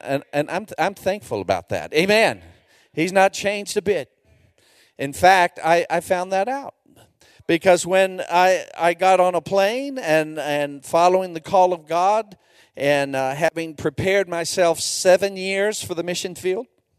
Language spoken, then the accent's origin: English; Texas, United States; But by way of background, I'm originally from the Republic of Texas.